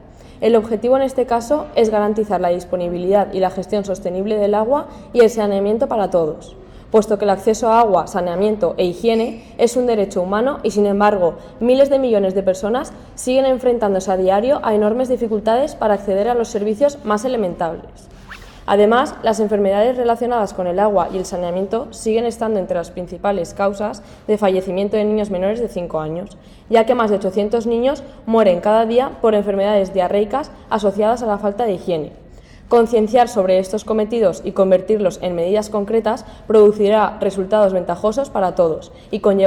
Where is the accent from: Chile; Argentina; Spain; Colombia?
Spain; Valencia, Valencian Community; soy de Valencia.